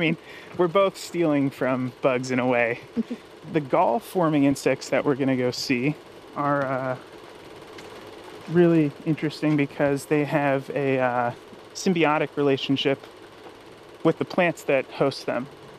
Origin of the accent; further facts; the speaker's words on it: New Mexico, United States; I was always into nature, and I grew up in New Mexico. You're kind of surrounded by nature everywhere you go